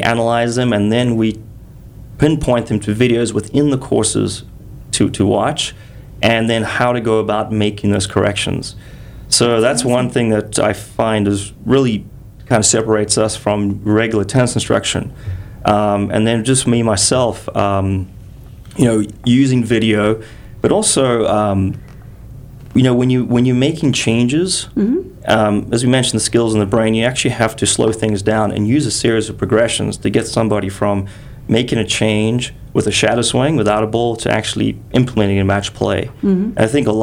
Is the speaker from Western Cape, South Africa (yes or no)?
yes; Cape Town, Western Cape, South Africa; We just got back from Cape Town in February. It's my hometown.